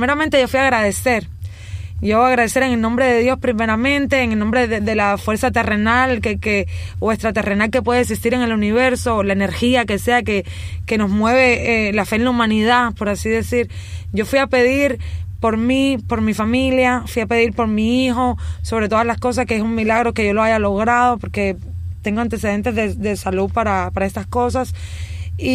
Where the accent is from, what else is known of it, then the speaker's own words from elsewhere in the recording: Cuba; Una es mi cubanía, mi tierra, mi isla. Yo me muero por mi isla.